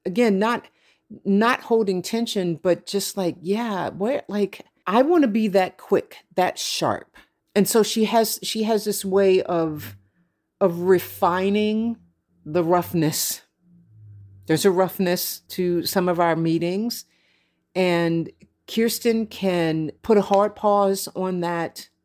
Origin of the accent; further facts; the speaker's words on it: Pennsylvania, United States; because I'm from Franklin County. And so Gettysburg is in a different county and it's about 30 minutes away.